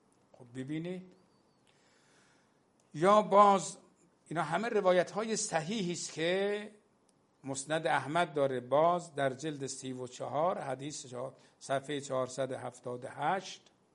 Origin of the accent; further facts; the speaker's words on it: Iran; نه به عنوان شیعه، نه به عنوان یک فرد پایبند به نظام، به عنوان یک ایرانی من دارم عرض میکنم